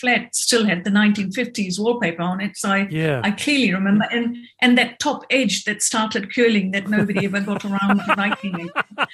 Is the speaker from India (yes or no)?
yes; India; first language Hindi; English is a second language; I've had a couple of conversations with people who speak my language, my first language, which is Hindi.